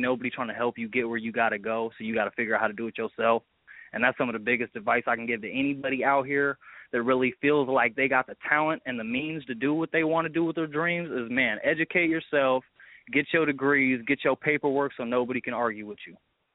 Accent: Portland, Oregon, United States; I'm originally from North Portland, Oregon, but I've lived all over my city.

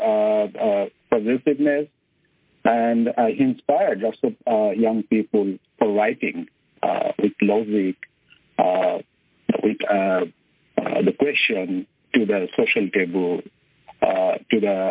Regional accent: Bangladesh; English is a second language; now in Norway; I didn't have any plan to move any other countries from Bangladesh, and I didn't have any plan for migration.

